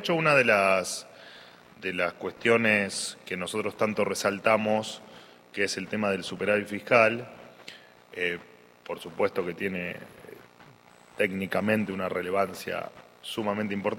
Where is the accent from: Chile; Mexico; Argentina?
Argentina; que en el futuro nos haga sentir orgullosos a todos los argentinos de cómo hemos sacado al país de la más absoluta miseria.